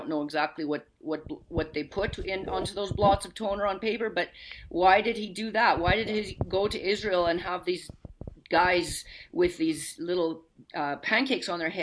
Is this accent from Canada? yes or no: yes; Canada; like I'm a Canadian, so we have a slightly different setup here